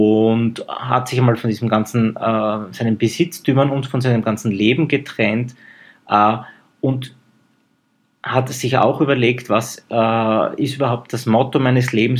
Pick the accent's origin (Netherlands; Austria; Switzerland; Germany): Austria; Graz, Styria; now in Vienna, Austria; Das bringe ich als Grazer immer ein bisschen durcheinander.